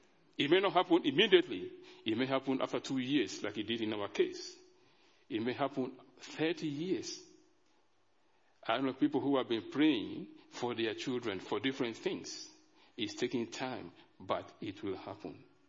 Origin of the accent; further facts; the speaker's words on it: Nigeria; When I was growing up in Nigeria, and I was always in church in Nigeria